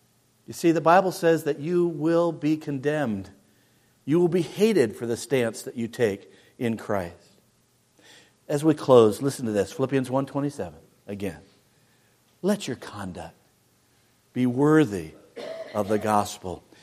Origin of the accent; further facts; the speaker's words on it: United States; I'm an American, and I love my country.